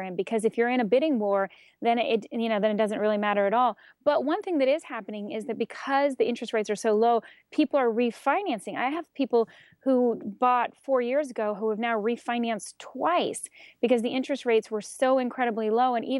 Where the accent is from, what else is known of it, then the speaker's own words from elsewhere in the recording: Key West, Florida, United States; I'm actually originally from Key West, Florida